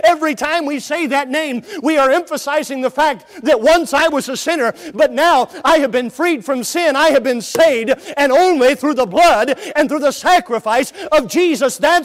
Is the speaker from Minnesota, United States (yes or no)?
no; South Carolina, United States; Now, I was born in South Carolina. I grew up saying, yes, sir, no, sir, yes, ma'am, no, ma'am.